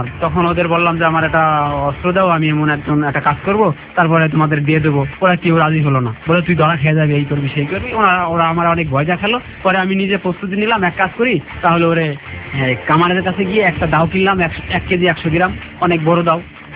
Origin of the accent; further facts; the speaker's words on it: Bangladesh; কিন্তু আমি বাংলাদেশি বলে না, আমি ইন্ডিয়ান লোক হিসাবে সাত মাস রইলাম।